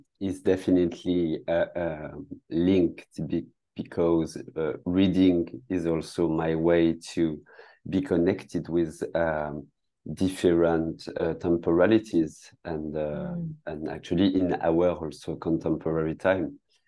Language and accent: English; France; accent: French; English is a second language; So first of all, I'm really sorry for my French accent.